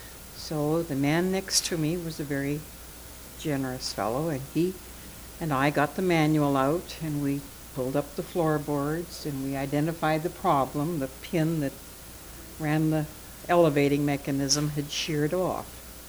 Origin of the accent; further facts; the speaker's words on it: Minneapolis, Minnesota, United States; Would you believe it? I come from Minneapolis